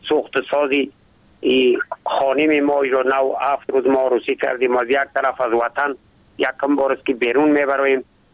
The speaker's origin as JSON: {"language": "Persian", "town": "Ishkashim", "region": "Badakhshan", "country": "Afghanistan", "tie": "born or raised there", "said": "از همو قدیم از بابا و اجداد در ولسوالی اشکاشمی بدخشان ما زاده شدم."}